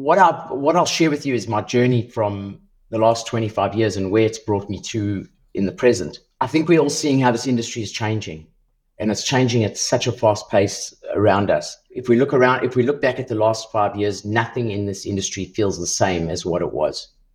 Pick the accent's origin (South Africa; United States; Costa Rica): South Africa; now in Australia; I come from South Africa originally. It's where I was born.